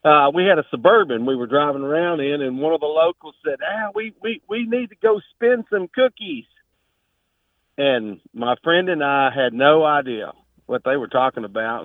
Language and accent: English; Kentucky, United States; born or raised there